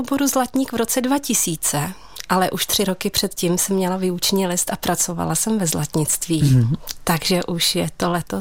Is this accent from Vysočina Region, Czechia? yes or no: no; Rudník, Hradec Králové Region, Czechia; firmu mám pořád v Rudníku, protože … z Rudníku, ale domeček ateliér mám v Dolní Olešnici